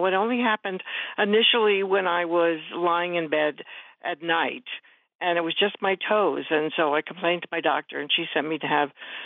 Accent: Florida, United States; I grew up in Florida

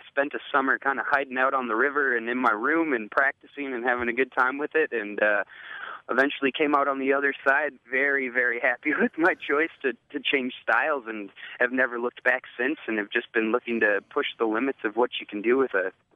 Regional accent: Wisconsin, United States; especially in my hometown stretch there between St. Croix Falls and down to Osceola

